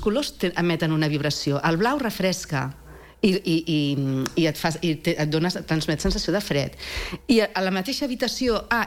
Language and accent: Catalan; Tiana, Catalonia, Spain; No, vinc de Tiana.